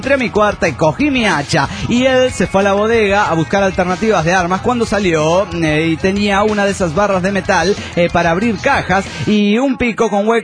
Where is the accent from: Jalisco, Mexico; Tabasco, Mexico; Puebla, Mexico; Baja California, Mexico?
Baja California, Mexico; Tijuana; de Tijuana, Baja California, México.